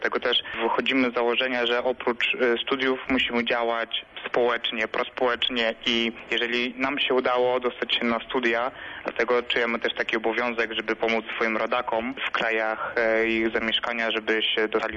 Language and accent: Polish; Vilnius, Vilnius County, Lithuania; now in Poland; witam pana redaktora, witam słuchaczy. No, przyjechałem z Wilna, z Litwy.